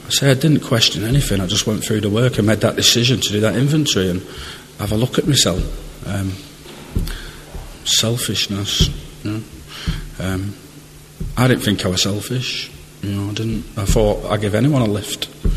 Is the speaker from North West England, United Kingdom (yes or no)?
yes; Preston, North West England, United Kingdom; I'm from Preston, to get that in.